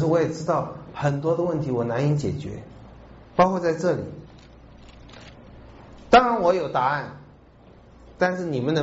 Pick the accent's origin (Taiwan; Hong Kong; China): Taiwan